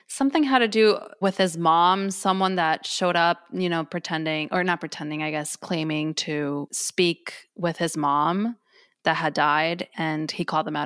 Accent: Argentina; But he also doesn't speak English. Like we're from Argentina.

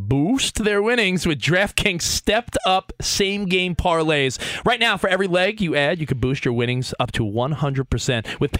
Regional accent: Franklin Square, New York, United States; In my hometown, Franklin Square, Long Island, there was a Rare coin shop

